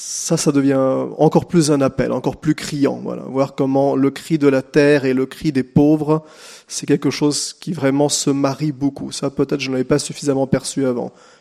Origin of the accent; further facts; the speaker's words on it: Umbria, Italy; j'ai passé une bonne partie de mon enfance en Ombrie, territoire franciscain, des collines verdoyantes, un lac, un beau territoire, je dirais, de vignes, d'oliviers, de terrains en jachère